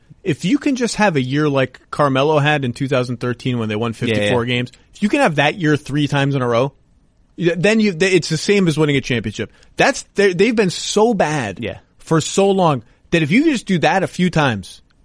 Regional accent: New York, United States; As a New Yorker, I should be hoping for the Knicks to get

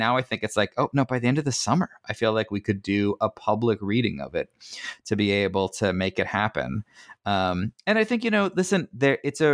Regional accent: Palm Beach Gardens, Florida, United States; I grew up in Palm Beach Gardens area.

